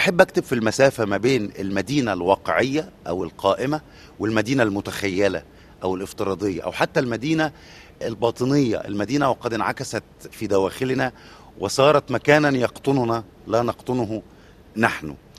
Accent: Cairo, Cairo Governorate, Egypt; طب هو أنا لو مش ابن القاهرة مثلا كانت هتبقى دي لهجتي؟

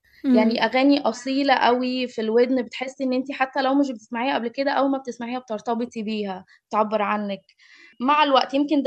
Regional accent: Egypt; بالنسبة لي أو بالنسبة لنا إحنا مصريين متعودين على الإيقاع المقسوم والفلاحي

